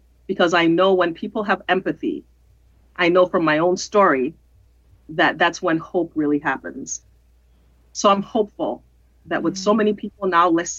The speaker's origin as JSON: {"language": "English", "country": "Ghana", "tie": "born or raised there", "said": "growing up in Ghana, we were just Ghanaians. We were not Black."}